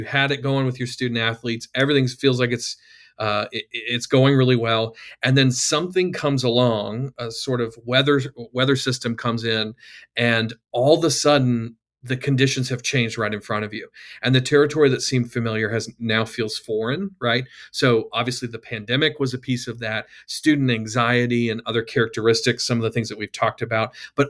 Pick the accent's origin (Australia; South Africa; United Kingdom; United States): United States; the South; I grew up in the South, so we don't have a lot of snowy whiteout conditions.